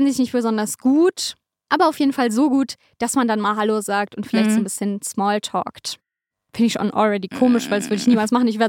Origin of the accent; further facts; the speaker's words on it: Leverkusen, North Rhine-Westphalia, Germany; ich komme aus Leverkusen, so stelle ich mir das da so ein bisschen vor.